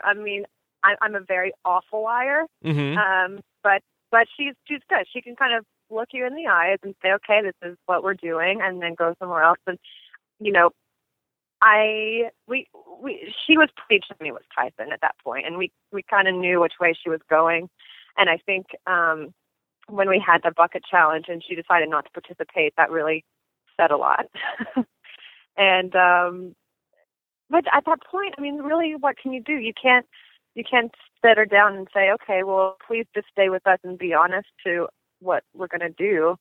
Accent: Knoxville, Tennessee, United States; especially growing up in Knoxville, Tennessee, it's pretty small.

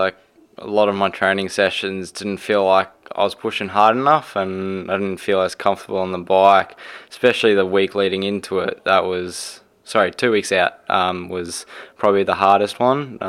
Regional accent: South Africa; growing up in South Africa, in my backyard, I was building jumps, building little tracks

